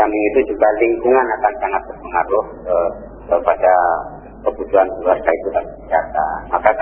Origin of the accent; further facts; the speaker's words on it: Purbalingga, Central Java, Indonesia; Kami dari Purbalingga.